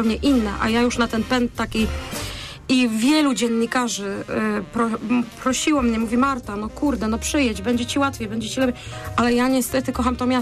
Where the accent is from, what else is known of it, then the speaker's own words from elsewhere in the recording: Poznań, Greater Poland Voivodeship, Poland; accent: Greater Poland; zaciągamy po Wielkopolsku obydwoje, no tak. Bo obydwoje pochodzimy z Wielkopolski, z Poznania i wszyscy nasi znajomi z innych regionów się śmieją, że po nas to słychać.